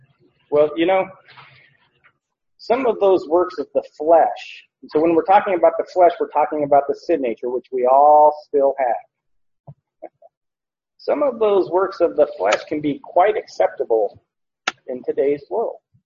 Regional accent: Arizona, United States; but I grew up just outside of Phoenix as a little kid.

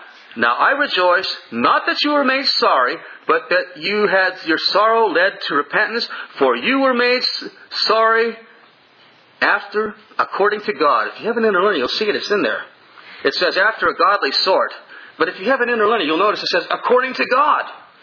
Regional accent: East, United States; When I grew up in the East, boy, it seemed like every other Christian I met, they were running around under a cloud of guilt

